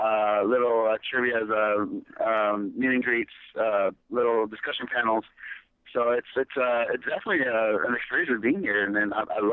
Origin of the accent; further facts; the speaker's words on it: West Coast, United States; I'm from the West Coast, so like Arizona was always a place I used to come to a lot.